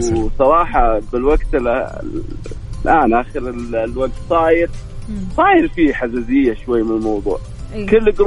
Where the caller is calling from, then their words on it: Riyadh, Riyadh Province, Saudi Arabia; من الرياض.